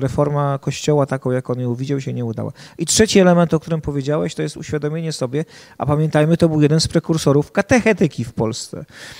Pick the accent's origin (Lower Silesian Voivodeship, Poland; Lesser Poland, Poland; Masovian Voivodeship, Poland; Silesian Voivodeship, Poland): Masovian Voivodeship, Poland; Warsaw; Ja pochodzę z Warszawy, więc można powiedzieć, że dla mnie to żaden wysiłek był, no pójście do parafii, która była 7 minut spacerem od mojego bloku.